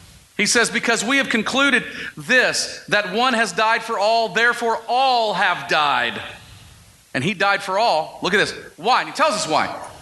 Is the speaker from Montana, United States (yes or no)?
no; Texas, United States; So when I grew up in Texas with my family, my parents, we ate out for almost every dinner.